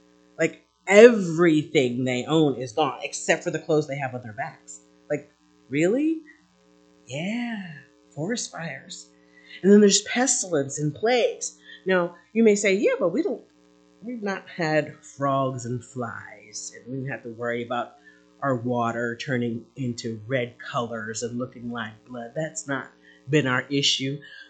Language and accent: English; New Jersey, United States; I grew up, so I'm originally from New Jersey, and there's hurricanes on the East Coast that don't necessarily happen over here.